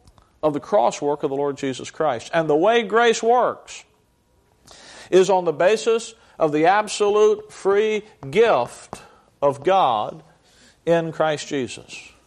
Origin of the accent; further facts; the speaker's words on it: Alabama, United States; Down south, when I used to pastor in Alabama, and I'm born and raised in Alabama